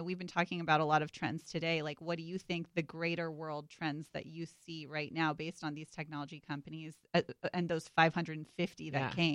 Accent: California, United States; because I grew up in Silicon Valley and I thought I couldn't go into technology.

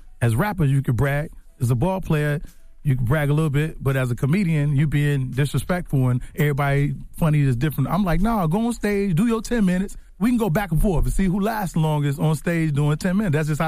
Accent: Chicago, Illinois, United States; now in Los Angeles, United States; I literally thought that was a disease when I see it because I'm from Chicago.

